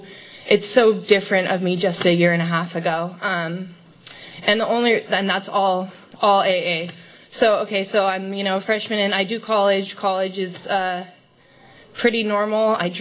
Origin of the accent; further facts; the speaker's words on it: Three Rivers, United States; I'm from Three Rivers. I was born and raised there.